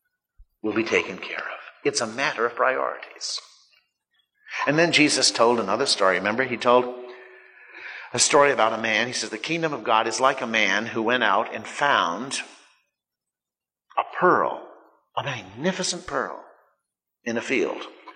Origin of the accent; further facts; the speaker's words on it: United States; I'm an American, and I suppose if I wanted to be a citizen of France, I'd have to be naturalized into that country.